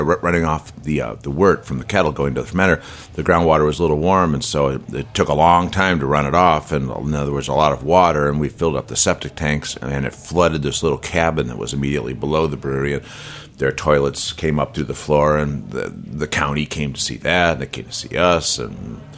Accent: Chicago, Illinois, United States; I mean, growing up in Chicago as I did, you know, you're going to drink old Milwaukee and old style

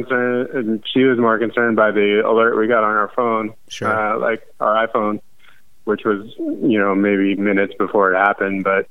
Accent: Texas, United States; I grew up in Texas, like tornadoes went through our neighborhood, but I've never been personally in the middle of one.

